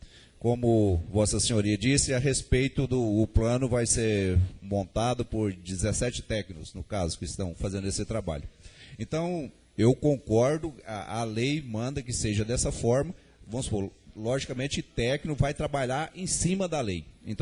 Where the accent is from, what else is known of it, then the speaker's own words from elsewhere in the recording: Goiás, Brazil; eu fui criado na Jaiara, tem mais de 60 anos.